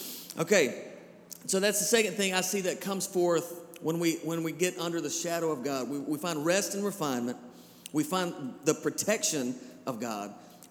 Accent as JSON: {"language": "English", "region": "Georgia", "country": "United States", "tie": "born there", "also_born_or_lived": "Alabama / Kentucky", "said": "I was born in Georgia, lived in Alabama, now I'm in Kentucky."}